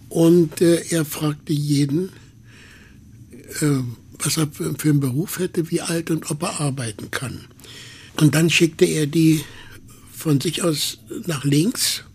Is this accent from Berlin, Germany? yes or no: yes; Berlin, Germany; Ich bin ja dann hier auch groß geworden in Mitte, wo man so Berliner hat.